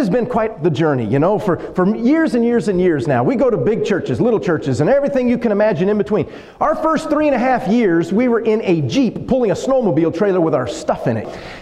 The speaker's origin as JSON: {"language": "English", "region": "Texas", "country": "United States", "said": "But we're from South Texas."}